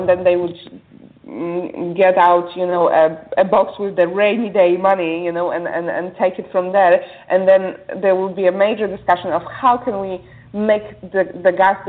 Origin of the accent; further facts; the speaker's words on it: Poland; English is a second language; moved away as an adult; Now, myself, you know, I was born and raised in Poland. I only left when I was 21.